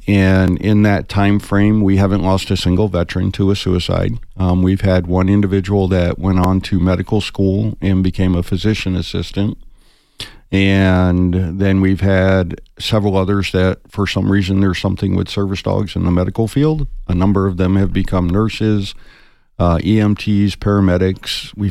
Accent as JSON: {"language": "English", "town": "Tucson", "region": "Arizona", "country": "United States", "tie": "born or raised there", "said": "Well, I grew up here in Tucson. My mom moved me here in 1975. I'm a graduate of Flowing Wells High School."}